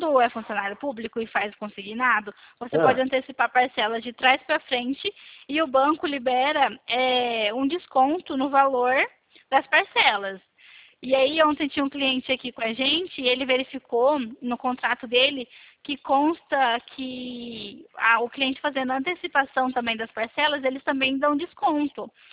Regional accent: Americana, São Paulo, Brazil; Eu sou aqui de Americana.

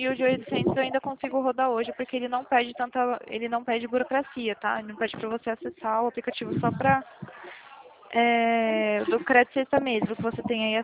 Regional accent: Atibaia, São Paulo, Brazil; eu sou de Atibaia, São Paulo, tá? Bem interior de São Paulo.

